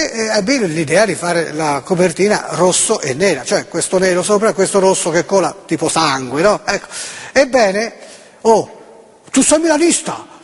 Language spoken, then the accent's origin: Italian; Florence, Tuscany, Italy; No, sono di Firenze, Firenze, fiorentino, nato a Firenze